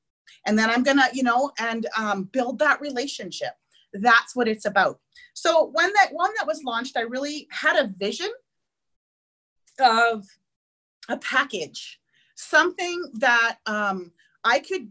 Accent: Canada; being a Canadian

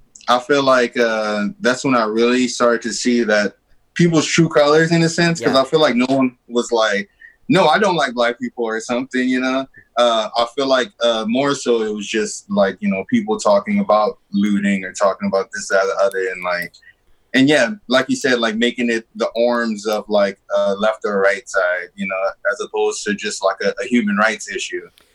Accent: Louisiana, United States; So I'm from Louisiana, right?

